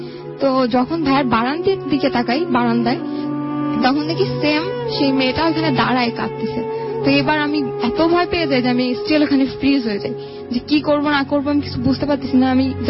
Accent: Khulna, Khulna Division, Bangladesh; আসলে আমি খুলনা মালাপাতা থেকে এসেছি

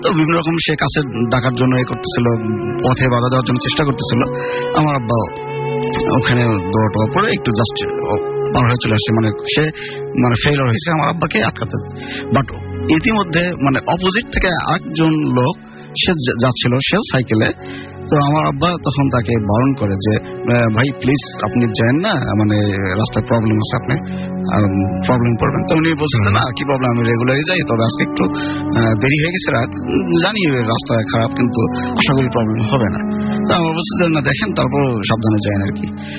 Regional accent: Gobindaganj, Rangpur Division, Bangladesh; আমি জয়পুর থেকে আসছি, আর আমার হোম ডিস্ট্রিক্ট হচ্ছে গাইবান্ধা ডিস্ট্রিক্ট গোবিন্দগঞ্জ।

